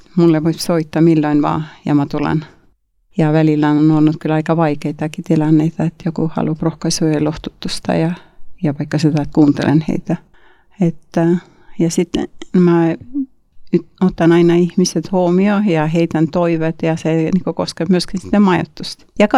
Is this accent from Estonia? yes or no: yes; Saare County, Estonia; Finnish is a second language; now in Finland; Olen kotoisin Eestistä ja olen syntynyt Saaremaalla, pienellä saarella. Ja sitten uudesti syntynyt Hyvinkäällä.